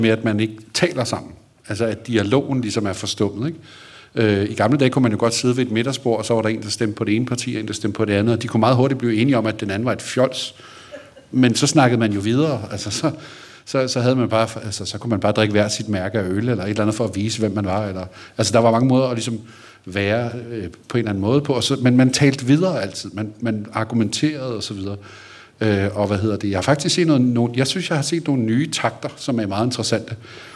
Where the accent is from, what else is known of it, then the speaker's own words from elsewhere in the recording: Holbæk, Zealand, Denmark; jeg er ikke københavner, skal jeg skynde mig at sige, jeg er fra Holbæk.